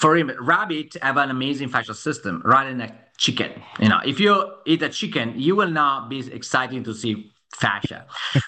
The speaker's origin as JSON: {"language": "English", "country": "Italy", "second_language": "English", "moved": "as an adult", "lives_now": "New York, United States", "said": "I'm Italian, but I'm a medical doctor. I'm now assistant professor in New York University School of Medicine. So before COVID, I was back and forward from New York to Italy, to Padova."}